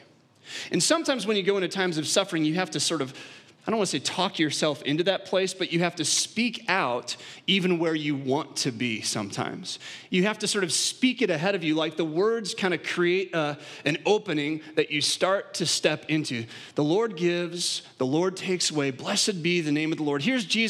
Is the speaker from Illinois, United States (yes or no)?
yes; Illinois, United States; I grew up in Western Illinois. I'm not a Cubs fan.